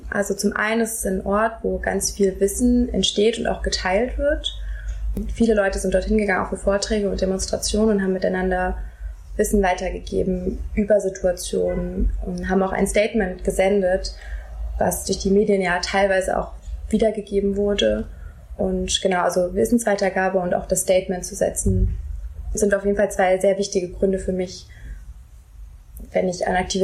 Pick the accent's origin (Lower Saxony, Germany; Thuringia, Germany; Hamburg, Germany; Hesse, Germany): Hesse, Germany; Ich bin in Hessen aufgewachsen und habe oft Fluglärm um mich herum gehabt, auch im Wald.